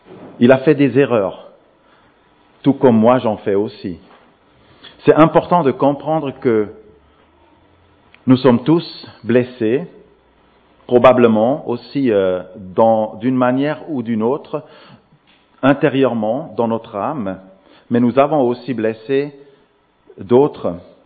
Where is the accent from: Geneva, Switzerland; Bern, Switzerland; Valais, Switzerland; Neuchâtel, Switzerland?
Geneva, Switzerland; je suis en train de développer avec l'Église de plein palais, chez nous à Genève.